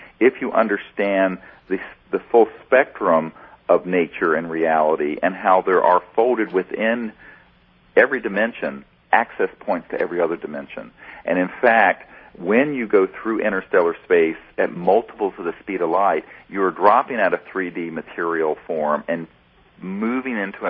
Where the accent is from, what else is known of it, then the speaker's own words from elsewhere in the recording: Charlotte, North Carolina, United States; Well, I grew up in North Carolina, Charlotte. And I'm a North Carolinian, Tar Heel, and actually did a Chapel Hill residency.